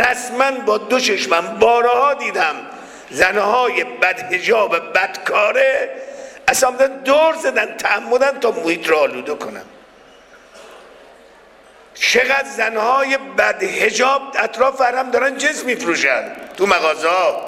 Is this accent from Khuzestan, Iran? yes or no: no; Mashhad, Razavi Khorasan, Iran; وقتی میری تو مسافرت ها مردم شهرهای دیگر تا میفهمن ما اهل مشهدیم